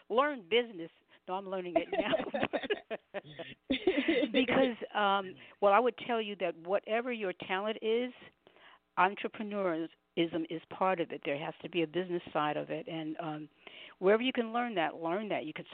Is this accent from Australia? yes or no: no; New York City, New York, United States; because I'm from New York City, I didn't understand that African-American people had an anthem